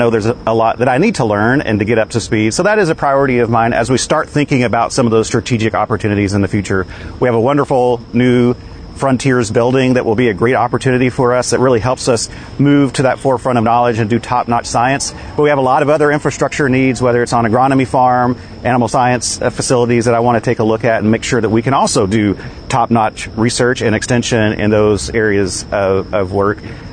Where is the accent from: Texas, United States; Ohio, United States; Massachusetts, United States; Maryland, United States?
Texas, United States; now in Oklahoma, United States; So I grew up in the Texas Panhandle.